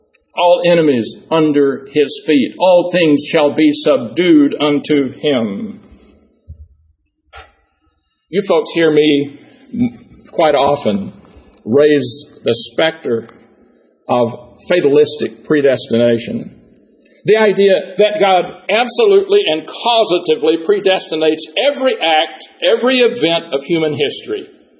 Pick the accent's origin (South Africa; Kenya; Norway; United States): United States; Deep South; when you're a child growing up in the Deep South in the 1940s and 50s